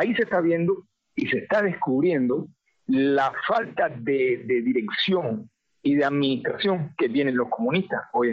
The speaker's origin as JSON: {"language": "Spanish", "town": "San Juan y Martínez", "region": "Pinar del Río", "country": "Cuba", "tie": "born or raised there", "said": "vine a mi pueblo de la ciudad de la Universidad de La Habana, a mi pueblo en San Juan y Martínez."}